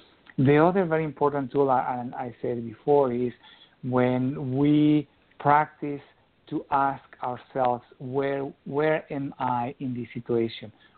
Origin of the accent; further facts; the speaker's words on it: Mexico; now in Portland, United States; I'm from Mexico, and that's the way that I spell my name.